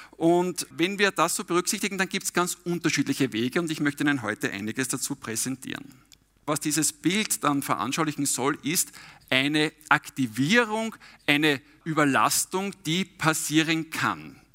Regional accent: St. Pölten, Lower Austria, Austria; eher die grünen Wienerwaldberge gewohnt ist, die bei uns in der Nähe sind, wir kommen ja aus St. Pölten.

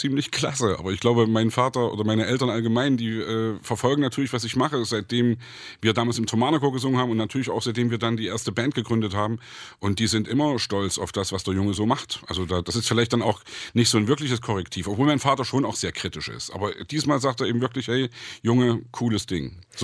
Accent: Saxony, Germany; Ich komme aus Sachsen, wo in letzter Zeit Schlagzeilen herkamen, die nicht unbedingt schön sind.

